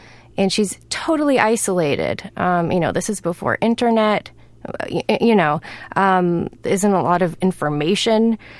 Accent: Newton, Massachusetts, United States; First, I should say, I grew up in Boston. I grew up in Newton, actually. So this New England, this shivery New England setting

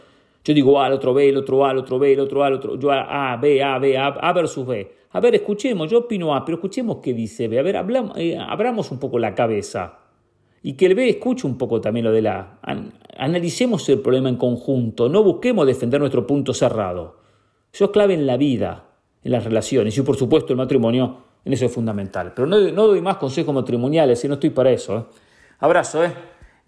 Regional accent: Argentina; Y yo digo argentino porque soy argentino

